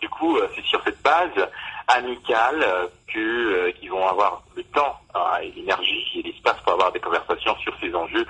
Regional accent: Haiti; now in France; Et à Lyon, quand je disais à certains de mes camarades de classe que je venais d'Haïti

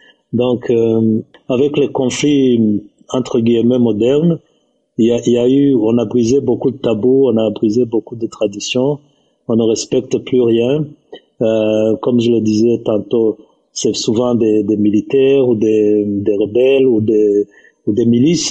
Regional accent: Burundi; Je viens du Burundi, donc pour les gens de ma génération, on peut dire old school

